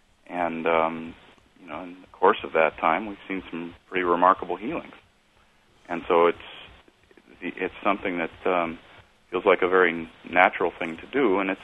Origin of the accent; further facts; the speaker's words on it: Fort Collins, Colorado, United States; Yes, I grew up in Fort Collins, Colorado.